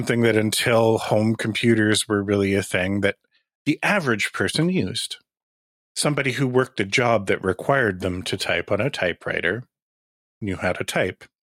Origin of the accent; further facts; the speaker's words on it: Canada; even though I'm Canadian.